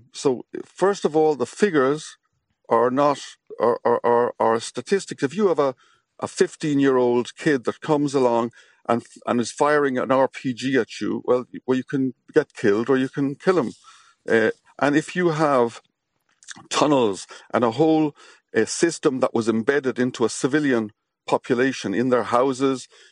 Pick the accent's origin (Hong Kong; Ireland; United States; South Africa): Ireland; we in Ireland, I'm still Irish